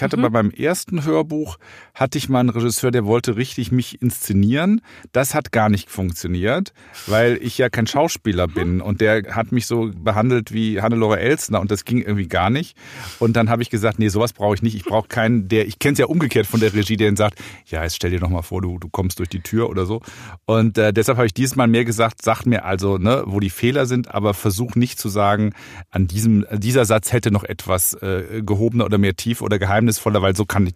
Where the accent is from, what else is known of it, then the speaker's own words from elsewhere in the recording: Rhineland, Germany; ich komme ja aus dem Rheinland